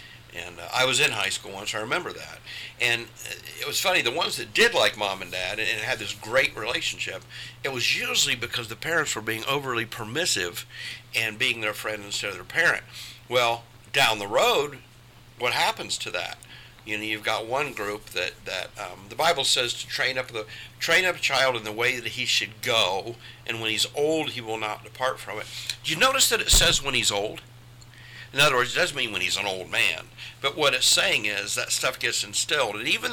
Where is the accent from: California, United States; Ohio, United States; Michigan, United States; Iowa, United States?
Ohio, United States; Hilliard; when I was a kid, I grew up in Hilliard, and when I was a kid, Hilliard wasn't very big at all